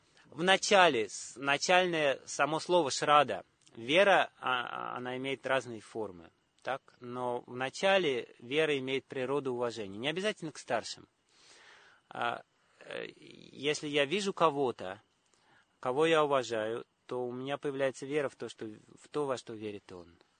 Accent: Uzbekistan; я вырос в Узбекистане, и там родителей называют на «вы».

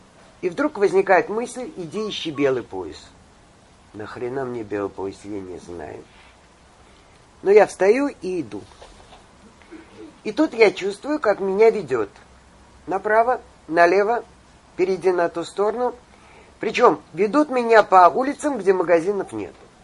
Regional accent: Baku, Azerbaijan; Однажды к нам приехал турок-подрядчик, а я же из Баку.

